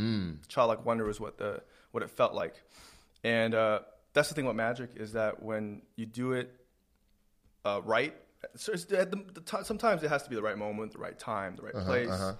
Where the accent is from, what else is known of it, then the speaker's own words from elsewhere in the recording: California, United States; Grandma's house was in Orange County.